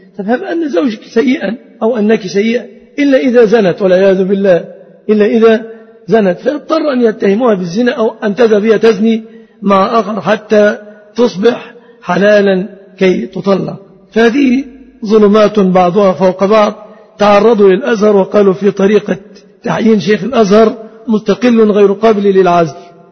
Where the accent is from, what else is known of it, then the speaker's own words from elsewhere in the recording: Egypt; فأسأل الله أن يحفظ بلادنا مصر